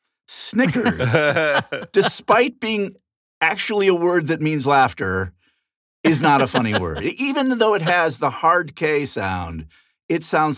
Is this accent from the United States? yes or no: yes; Chicago, Illinois, United States; we asked to be put up near the ocean because we're from Chicago